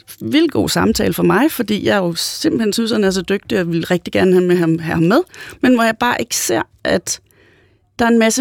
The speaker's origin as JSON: {"language": "Danish", "town": "Copenhagen", "region": "Capital Region of Denmark", "country": "Denmark", "said": "jeg arbejder til daglig i Aarhus, så der bliver jeg jo også mødt med, at jeg er jo nok også københavner, men jeg har jyske aner"}